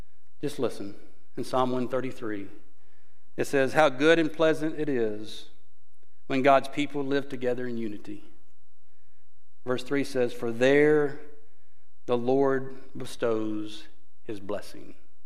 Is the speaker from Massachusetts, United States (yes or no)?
no; Mississippi, United States; Because I'm from Mississippi, and so I know you'd want to hear about it.